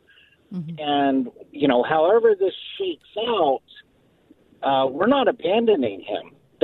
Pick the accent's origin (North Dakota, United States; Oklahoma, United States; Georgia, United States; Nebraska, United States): Georgia, United States; Peachtree City; I'm from Atlanta, Georgia, and I've been I grew up in Peachtree City, just south of Atlanta.